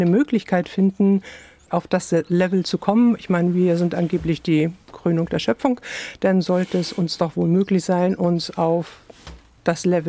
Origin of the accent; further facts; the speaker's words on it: Hamburg, Germany; Also ich komme aus Hamburg und da wird natürlich immer gesiezt, ne?